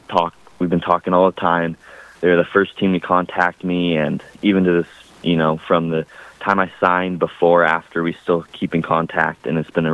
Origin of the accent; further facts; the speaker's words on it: California, United States; And it kind of surprised me because I came from California, so when I moved to Kemmer, I didn't expect such an intense program